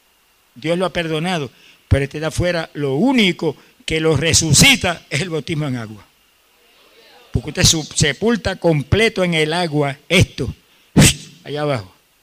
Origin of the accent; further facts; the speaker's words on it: Camuy, Puerto Rico; Y yo, en mi pueblo en Camuy